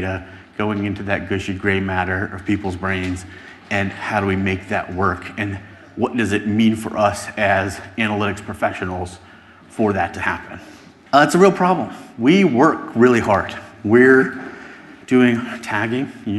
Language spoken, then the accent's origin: English; United States; In our society, and I'm from the United States, we're deeply interested in why people don't seem to want to know true facts sometimes.